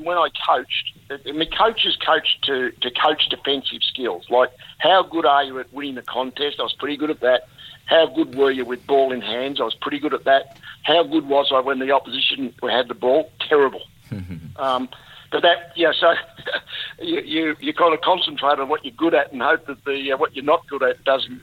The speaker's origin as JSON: {"language": "English", "town": "Chelsea", "region": "Victoria", "country": "Australia", "said": "No, I came from Chelsea out in the suburbs, and I played the year before as a 16-year-old."}